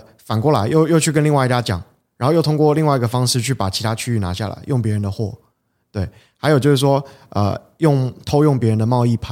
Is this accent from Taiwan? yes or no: yes; southern Taiwan, Taiwan; 我们工厂在云林斗六，对，我是南部人